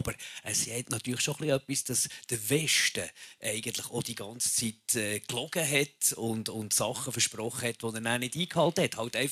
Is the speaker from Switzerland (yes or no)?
yes; Bern, Switzerland; Also jetzt ich als Berner